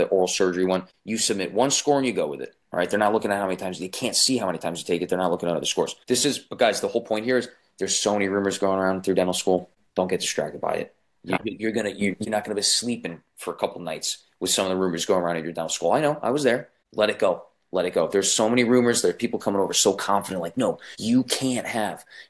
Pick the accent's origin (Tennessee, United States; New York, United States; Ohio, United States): New York, United States; Closer to home for me, because I'm from Long Island, Newbix on Long Island.